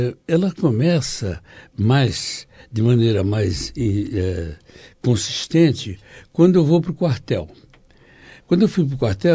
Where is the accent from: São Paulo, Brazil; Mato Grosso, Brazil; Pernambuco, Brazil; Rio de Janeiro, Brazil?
Pernambuco, Brazil; moved away; eu sou pernambucano, vim para cá por motivos familiares e tal, né? Mãe de uma, aliás, é filho de uma índia, né? E um negro.